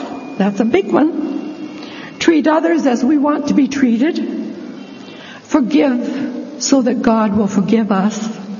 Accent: Vancouver, British Columbia, Canada; Hello, Vancouver. I'm from Vancouver.

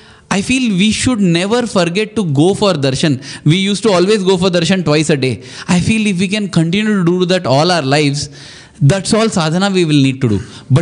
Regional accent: India; first language Kannada; English is a second language; because Kannada is my mother tongue

